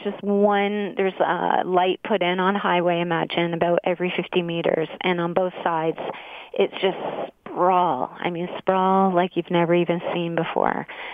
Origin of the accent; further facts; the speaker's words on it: Canada; I'm Canadian.